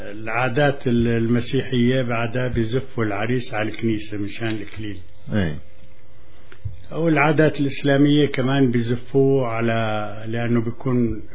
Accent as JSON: {"language": "Arabic", "region": "Daraa Governorate", "country": "Syria", "said": "احنا بلهجتنا من يوم القرى"}